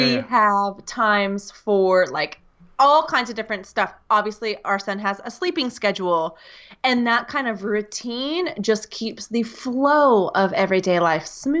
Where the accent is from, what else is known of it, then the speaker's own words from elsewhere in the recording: United States; from the United States.